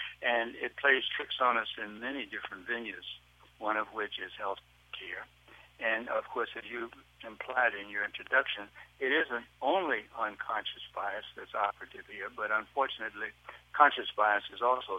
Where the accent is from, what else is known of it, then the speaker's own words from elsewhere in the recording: Memphis, Tennessee, United States; Yes, well, certainly growing up in the South at the time that I did, and in Memphis, which was a very active, engaged, developed black middle class society and culture